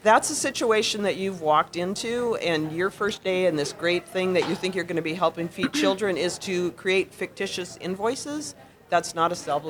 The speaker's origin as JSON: {"language": "English", "region": "Minnesota", "country": "United States", "said": "I'm from Minnesota. I often tell okay. people that I, you know, they used to have this expression called Minnesota Nice"}